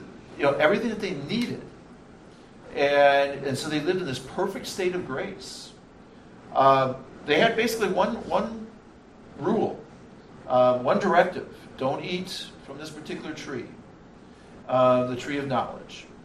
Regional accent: Milwaukee, Wisconsin, United States; But you know, I go to Milwaukee. You know, so again, I'm from Milwaukee.

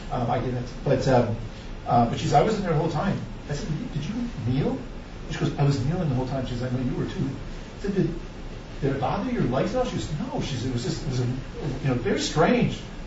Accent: Milwaukee, Wisconsin, United States; And I'm from Milwaukee. That's where eventually I met him.

